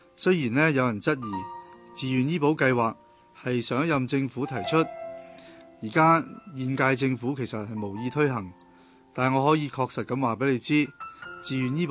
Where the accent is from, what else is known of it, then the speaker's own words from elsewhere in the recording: Hong Kong; 作为香港人，我一直对香港的公私营双轨医疗系统引以为傲的